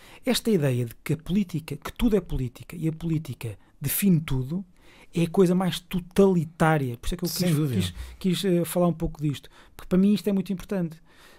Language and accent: Portuguese; Viseu, Portugal; Porque eu vivi, cresci em Viseu, ainda grande parte da minha base familiar é lá, e portanto, boa parte, por cima agora na pandemia, concentrei-me muito, sempre nos lockdowns em Viseu. Portanto, eu sou de Viseu, andei na escola pública.